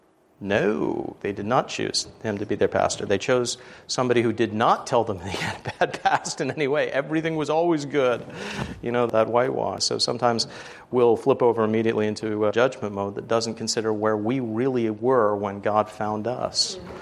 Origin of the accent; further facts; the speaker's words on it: United States; So we, as Americans, are very happy, unfortunately, especially as American Christians, to put up the facade town and then live that way.